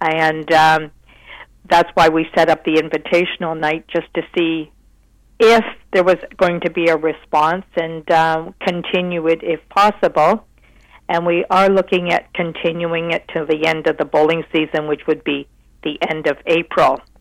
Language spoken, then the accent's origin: English; Brampton, Ontario, Canada; I'm from the Brampton area, and we had a program going for 30-some years down there.